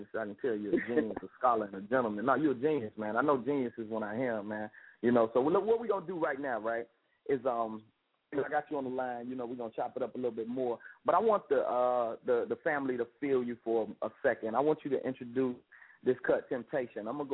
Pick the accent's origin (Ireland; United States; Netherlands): United States; Chicago, Illinois; born there; So, Chicago, man, you know, that's my birthplace, man. I was born in Cook County Hospital.